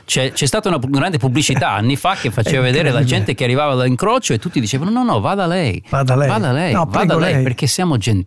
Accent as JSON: {"language": "Italian", "region": "New York", "country": "United States", "tie": "born or raised there", "said": "Io sono cresciuto giocando a Washington Heights sulla strada, nel Bronx, sulla strada"}